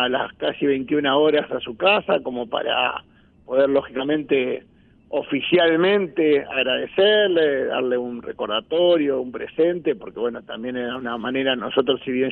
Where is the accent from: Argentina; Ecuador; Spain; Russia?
Argentina; como nosotros, como argentinos, hemos dado al equipo, ¿no?